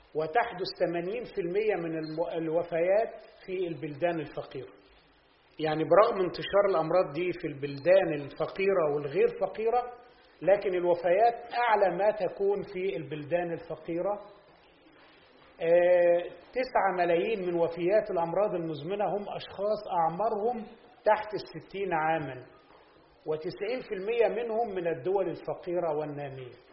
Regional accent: Egypt; التحدي مش عندنا في مصر بس، التحدي موجود في العالم كله.

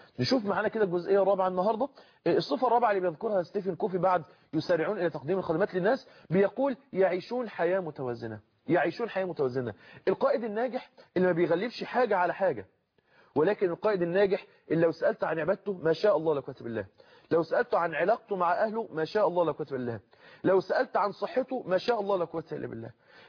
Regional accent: Mansoura, Dakahlia, Egypt; عندنا في المنصوره

